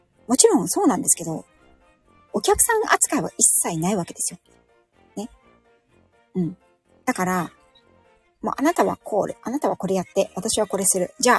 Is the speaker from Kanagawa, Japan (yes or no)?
yes; Yokohama, Kanagawa, Japan; 親戚一同が同じ、まあ本当に近くの町内に住んでるっていうような五代目浜っ子なんですよね。